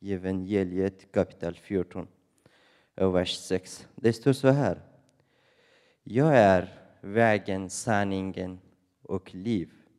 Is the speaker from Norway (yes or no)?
no; Afghanistan; Swedish is a second language; now in Sweden; Jag kommer från Afghanistan och fått en muslimsk familj. Ja, när jag var i Afghanistan, jag var liten